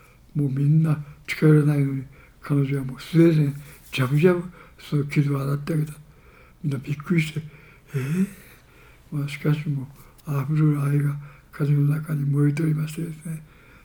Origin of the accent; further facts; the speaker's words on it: Kumamoto, Japan; 私は熊本出身ですけど、